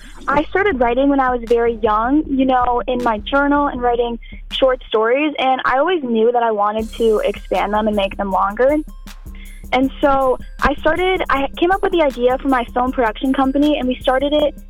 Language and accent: English; Minnesota, United States; also born or lived in California; Yes, I'm from Minnesota. I've always traveled back and forth, Minnesota and California.